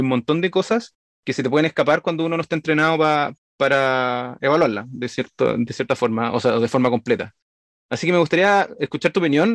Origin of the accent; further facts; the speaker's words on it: Chile; soy urgenciólogo chileno